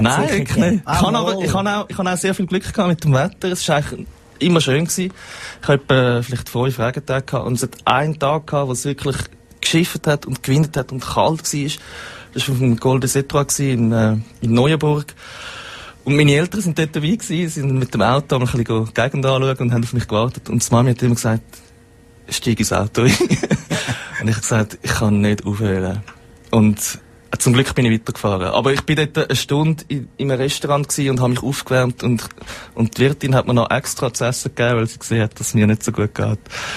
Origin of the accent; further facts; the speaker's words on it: Zurich, Switzerland; Ich bin Zürcher und noch nie gehört vorher.